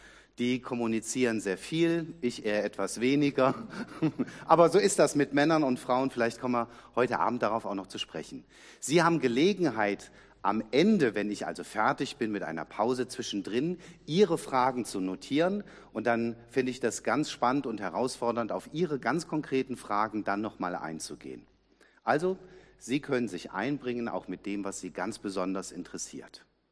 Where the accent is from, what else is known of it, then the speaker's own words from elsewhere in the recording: Nidderau, Hesse, Germany; ich komme aus Nidderau, das ist so nördliches Rhein-Main-Gebiet